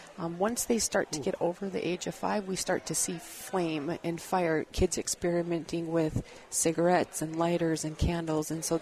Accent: Minnesota, United States; you'll notice in my accent that I'm not from here. I'm from Minnesota, and I was recruited to Children's Hospital to start a pediatric burn center.

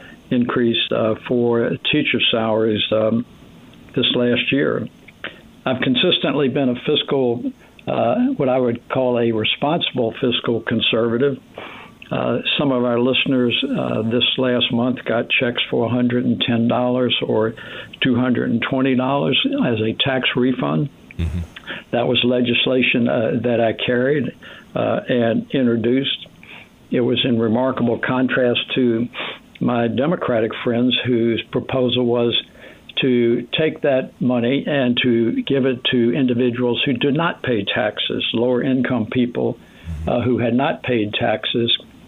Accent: James City County, Virginia, United States; I grew up in James City County.

